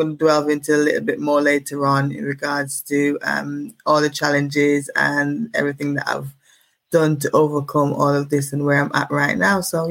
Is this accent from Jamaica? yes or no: yes; Jamaica; growing up in Jamaica